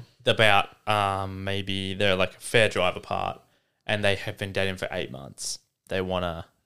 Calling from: Philippines; Hi, guys. I'm a listener from the Philippines and I super love the pod.

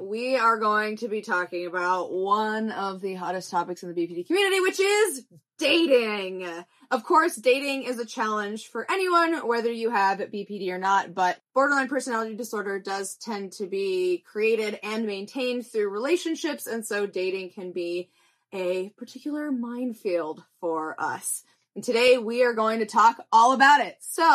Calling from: Albuquerque, New Mexico, United States; And then I'm coming from Albuquerque in the United States.

